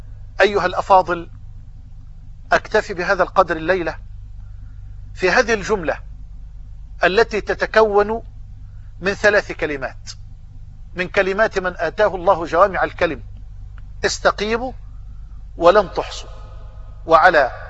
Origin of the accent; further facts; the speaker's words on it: Egypt; وأسأل الله أن يجعل بلدنا مصر واحة للأمن والأمان